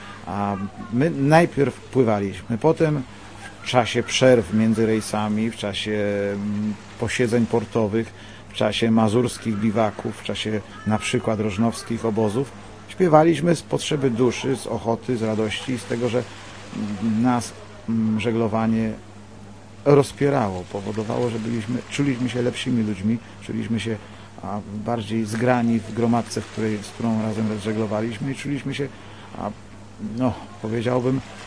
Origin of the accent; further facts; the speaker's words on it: Kraków, Lesser Poland, Poland; also born or lived in Łódź; ja jestem Krakus z dziada pradziada i tam się urodziłem. I tam, chociaż już wtedy mieszkałem w Łodzi